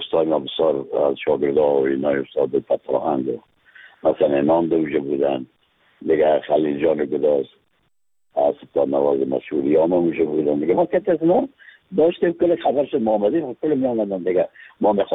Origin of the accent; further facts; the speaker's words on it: Afghanistan; از افغانستان هستم